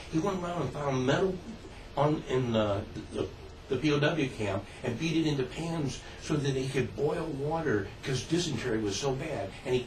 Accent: Missouri, United States; I'm from Missouri, show me.

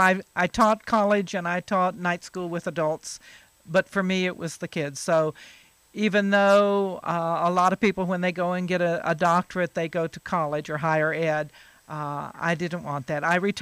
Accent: Oak Ridge, Tennessee, United States; And growing up in Oak Ridge, Tennessee, nothing was older than 1941.

